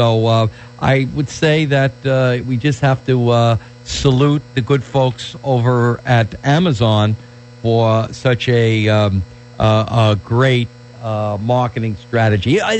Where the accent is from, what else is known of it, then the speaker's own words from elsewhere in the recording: Ridgewood, New York, United States; I wanted to deny that I was from Queens. I was from Ridgewood. I was a blue-collar guy